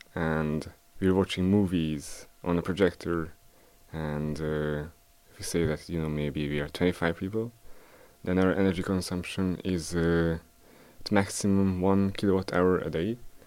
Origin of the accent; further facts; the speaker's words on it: Hungary; English is a second language; moved away as an adult; also born or lived in London, United Kingdom; I'm from Hungary, but I used to live in London for like 5 years before I came here. And I came here in March, a few months